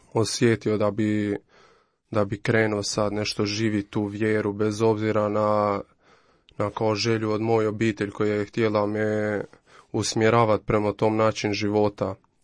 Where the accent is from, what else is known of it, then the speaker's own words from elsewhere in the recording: Pristina, Kosovo; dolazim iz Kosova, iz glavni grad iz Prištine